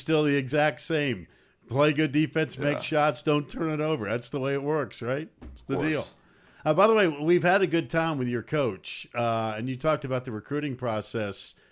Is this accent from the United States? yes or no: yes; Winston-Salem, North Carolina, United States; Because Winston-Salem is my hometown.